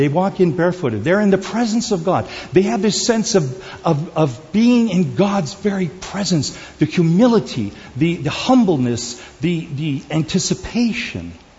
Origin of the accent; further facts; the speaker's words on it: South Korea; I remember growing up in Korea as a kid